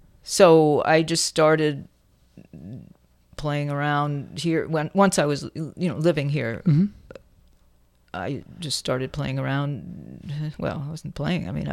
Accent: New York City, New York, United States; Well, I grew up in New York City, and my mother was an executive in an advertising agency.

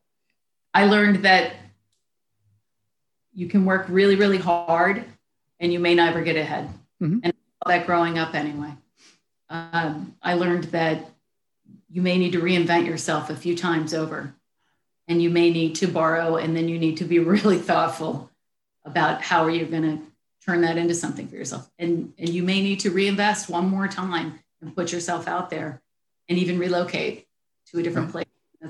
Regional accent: Maryland, United States; I had a great growing up, great childhood, and I grew up in Maryland. I grew up in the Mid-Atlantic, where we have a spring that requires light and not as much rain here.

